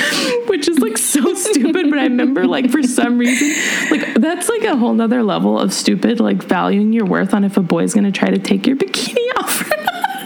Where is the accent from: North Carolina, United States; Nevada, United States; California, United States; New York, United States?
California, United States; San Diego; And I wanted to wear a bikini because I'm from San Diego